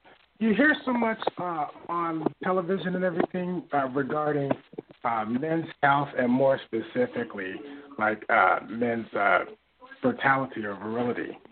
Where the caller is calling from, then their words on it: Portland, Oregon, United States; I'm calling from Portland, Oregon.